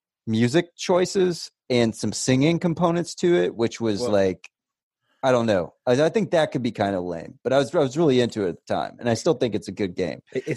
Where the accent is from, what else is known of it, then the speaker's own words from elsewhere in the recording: United States; there's a lot of body language that I think is very foreign to me as an American